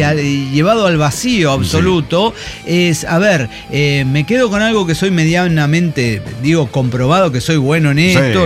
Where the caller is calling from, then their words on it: Buenos Aires, Argentina; de Nazca, Buenos Aires, Argentina.